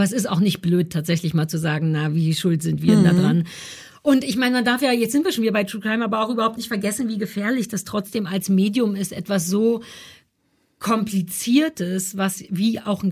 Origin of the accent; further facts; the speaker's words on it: Berlin, Germany; vielleicht bin ich super behütet in Berlin aufgewachsen.